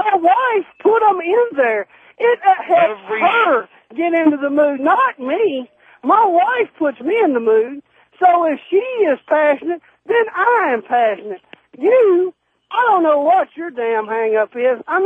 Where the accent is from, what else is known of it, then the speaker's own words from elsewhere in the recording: California, United States; I come from California